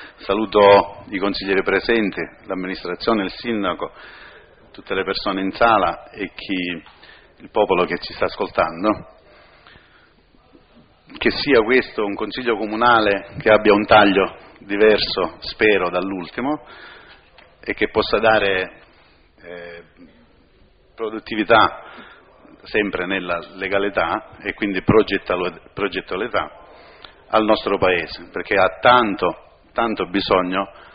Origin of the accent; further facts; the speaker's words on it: Sicily, Italy; anche perché come si dice da noi in Sicilia o nelle nostre parti, ogni figa di musca fa sostanza